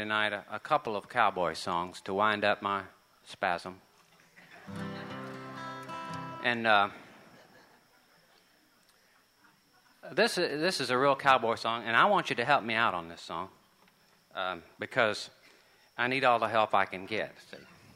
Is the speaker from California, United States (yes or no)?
no; Orlando, Florida, United States; It's a tradition in Florida. I'm from Orlando, you know, and we have a tourist attraction there I'd like for you to see.